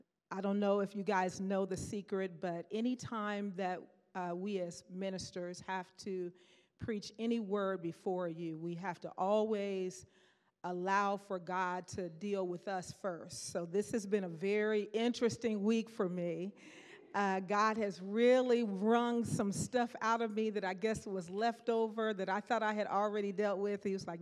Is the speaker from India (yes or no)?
no; Arkansas, United States; moved away as an adult; Again, I grew up in Arkansas. Yes. Yeah, woo! The Razorbacks, yes, woo!